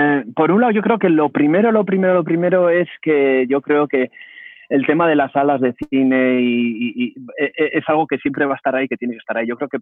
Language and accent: Spanish; Mondragón, Basque Country, Spain; moved away as an adult; tengo nombre catalán, pero soy de Arrasate, soy de Mondragón y de hecho hasta los 23 años viví en Arrasate